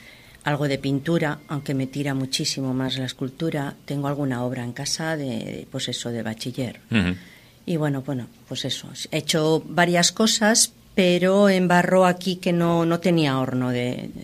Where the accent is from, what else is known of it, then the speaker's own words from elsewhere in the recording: Catalonia, Spain; yo soy un pueblo del Pirineo catalán, de Lérida, y me casé aquí. Llevo 27 años, o sea que soy... Ya soy de aquí, vamos.